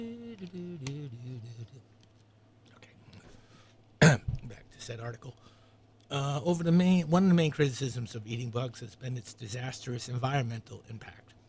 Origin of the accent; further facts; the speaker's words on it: United States; Given eating bugs is not part of a culture where I grew up in the United States